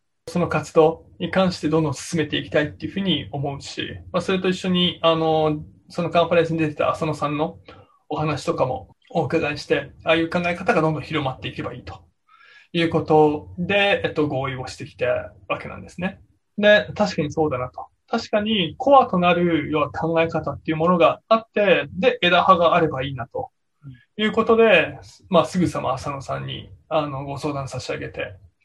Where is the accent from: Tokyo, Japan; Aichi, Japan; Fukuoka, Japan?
Tokyo, Japan; 逆に僕はもう東京生まれ東京育ちであんまり地域密着はしてないので